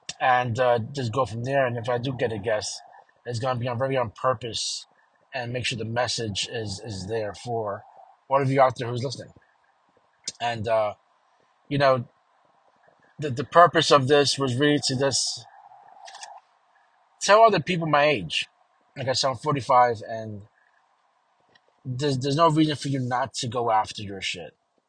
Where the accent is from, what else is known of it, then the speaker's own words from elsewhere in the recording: Brooklyn, New York, United States; growing up in Brooklyn in the hood